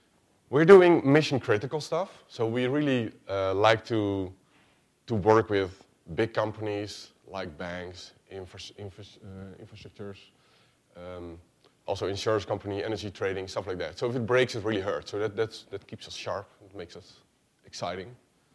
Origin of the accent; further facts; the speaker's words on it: Netherlands; I am from the Netherlands.